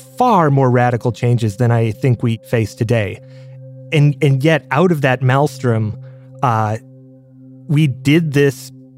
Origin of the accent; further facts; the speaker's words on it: Wisconsin, United States; I remember as a kid growing up in Wisconsin, watching the news or listening to the news at the end of the day